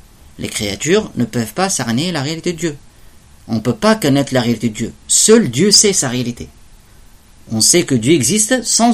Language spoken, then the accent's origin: French; Tunisia; Ça, dans les années 50, par exemple chez nous en Tunisie, il s'est enseigné aux écoles primaires, aux enfants.